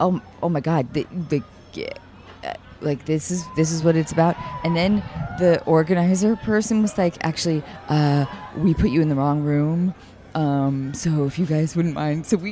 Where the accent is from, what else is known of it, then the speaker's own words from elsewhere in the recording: Seattle, Washington, United States; Yes, I grew up in Seattle, but I've worked.